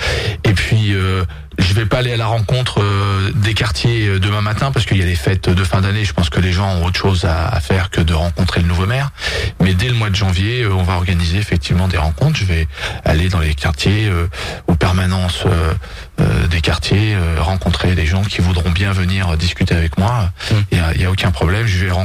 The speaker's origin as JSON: {"language": "French", "town": "Montluçon", "region": "Auvergne-Rhône-Alpes", "country": "France", "tie": "born or raised there", "said": "même si je suis né à Montluçon, même si j'ai vécu une grande partie de ma vie et que toutes mes racines familiales sont à Montluçon et autour de Montluçon"}